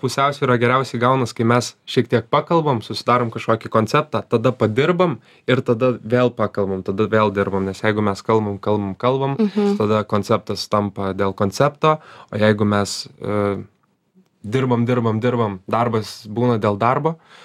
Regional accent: Alytus, Alytus County, Lithuania; aš iš Alytaus

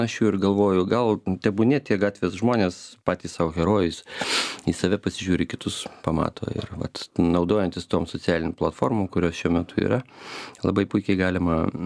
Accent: Suvalkija, Lithuania; Suvalkietis ir filologas, aš teisiklingai viską stengiuosi daryti ir teisingai rašyti ir kirčiuoti.

